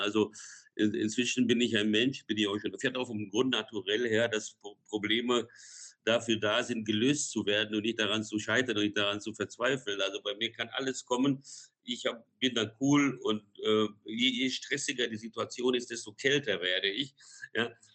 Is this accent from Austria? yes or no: no; Brazil; seit 1966 am Radio in Brasilien, wo ich aufgewachsen bin